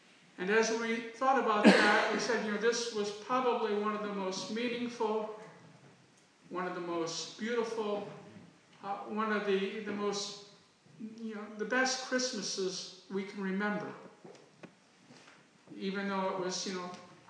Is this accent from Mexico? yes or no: no; Ohio, United States; And like any, you know, born and raised in Ohio, true blue, you know, Ohio State fan